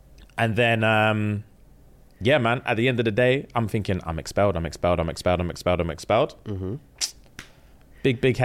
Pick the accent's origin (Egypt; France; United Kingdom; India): United Kingdom; England; So I grew up in England.